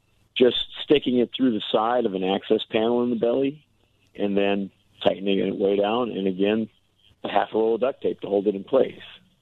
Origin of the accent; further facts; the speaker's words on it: Coon Rapids, Minnesota, United States; Yeah, I grew up in Coon Rapids, just north of Minneapolis.